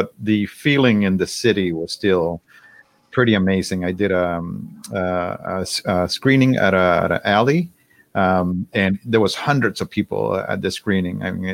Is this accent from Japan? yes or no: no; Puerto Rico; now in Montreal, California, United States; born and raised in Puerto Rico